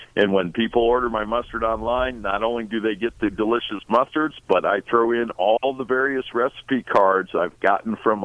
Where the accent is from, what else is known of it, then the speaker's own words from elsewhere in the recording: Canton, Ohio, United States; I'm from Canton, Ohio.